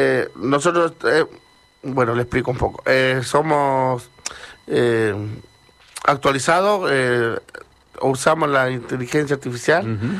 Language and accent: Spanish; Talca, Maule, Chile; Igual yo me alimento de completos. Soy de Talca.